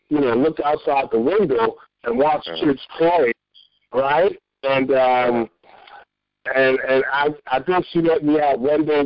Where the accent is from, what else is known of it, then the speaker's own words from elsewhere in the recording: New York City, New York, United States; because I grew up in the South Bronx, you know, bandit building, all that stuff